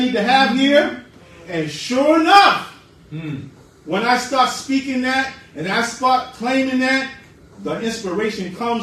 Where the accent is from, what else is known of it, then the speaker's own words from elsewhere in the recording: Bronx, New York, United States; I'm coming from a ghetto background, right? I was born and raised in the Bronx.